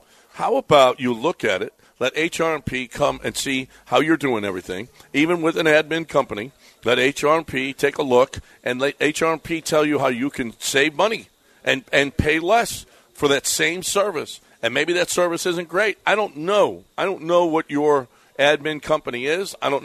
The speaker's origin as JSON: {"language": "English", "region": "Georgia", "country": "United States", "said": "I'm from Georgia."}